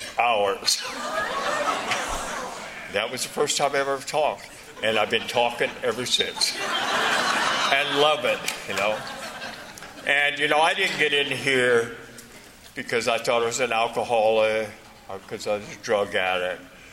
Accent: San Francisco, California, United States; I was put in a juvenile hall in San Francisco. I'm from San Francisco.

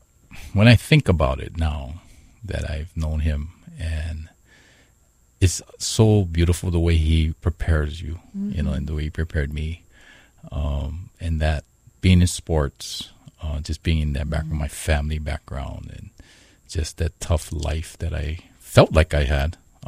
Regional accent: Honolulu, Hawaii, United States; So I grew up in Kalihi, Middle Street area. And it's a housing called Hawiki Housing, right on the top of the hill.

